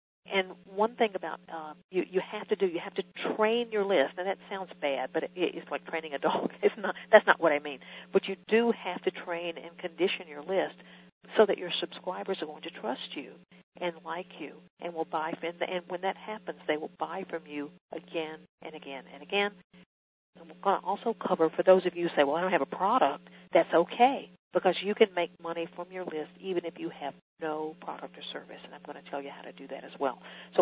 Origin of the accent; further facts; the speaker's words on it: the South, United States; I was raised in the South in a really rural area. My parents worked kind of blue collar jobs